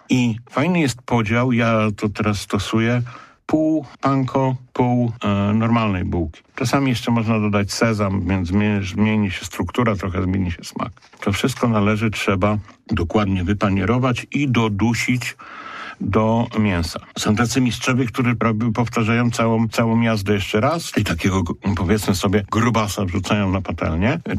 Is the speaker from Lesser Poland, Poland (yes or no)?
no; Poznań, Greater Poland Voivodeship, Poland; ja jestem szczun z Poznania, to wsypuję majeranek.